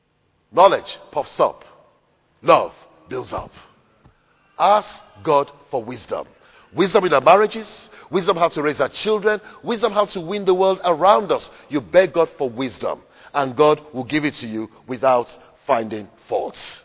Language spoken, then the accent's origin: English; Lagos, Nigeria; I grew up swimming in Barbeach in Lagos.